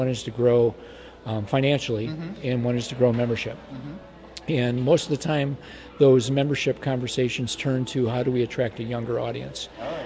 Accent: Detroit, Michigan, United States; So I'm from Detroit, also known as the Motor City.

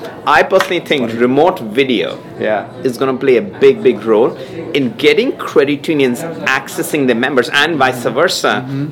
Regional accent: India; now in United States; I'm from India. I spent 2 months in India

